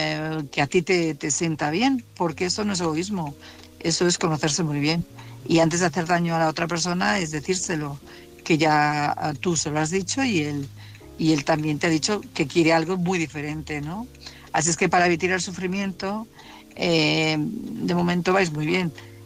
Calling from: Madrid, Community of Madrid, Spain; de Madrid.

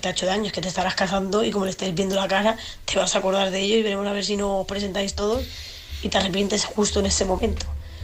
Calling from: Seville, Andalusia, Spain; de Sevilla.

